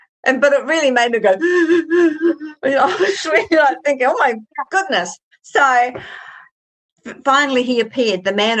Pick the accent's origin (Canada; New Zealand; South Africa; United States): New Zealand; I think, look, I'm not an Australian. I'm a New Zealander.